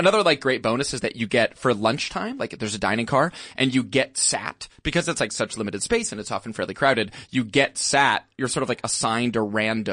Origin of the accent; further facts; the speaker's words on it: New York, United States; now in US West Coast; I'm also from the East Coast, so I'm from upstate New York. And for me, Amtrak growing up was strictly utilitarian.